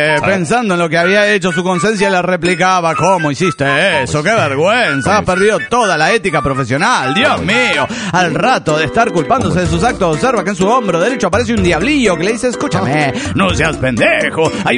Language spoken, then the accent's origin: Spanish; Cochabamba, Bolivia; soy el insignificante de Cochabamba, Bolivia